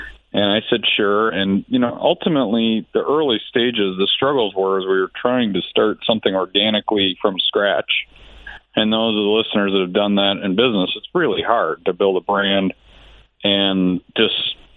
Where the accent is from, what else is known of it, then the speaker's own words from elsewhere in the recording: Chicago, Illinois, United States; No, I grew up in Chicago, Kansas Jayhawk grad, evolved into a business guy